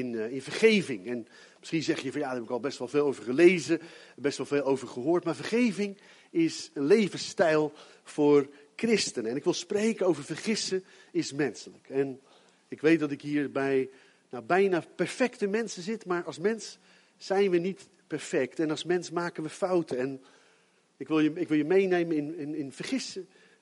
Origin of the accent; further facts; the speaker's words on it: Gouda, South Holland, Netherlands; in de stad waar ik vandaan kom, waar ik geboren ben, Gouda